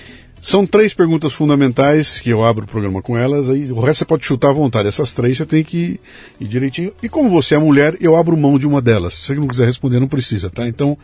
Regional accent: Bauru, São Paulo, Brazil; sou de Bauru

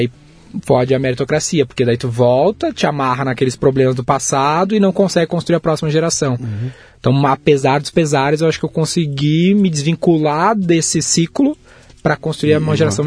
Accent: Porto Alegre, Rio Grande do Sul, Brazil; Eu nasci em Porto Alegre. Sou gaúcho.

